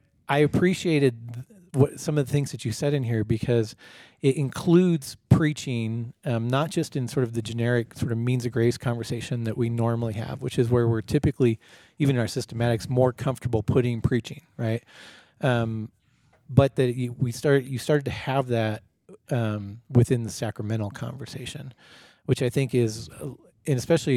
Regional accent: California, United States; Now, maybe this just is because I grew up in California, whatever, but I've always gone to very conservative LCMS churches

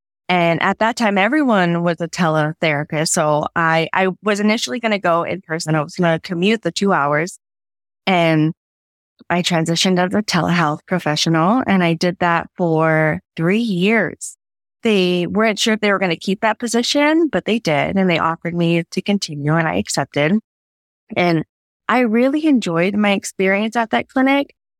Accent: El Centro, California, United States; I'm from El Centro, California

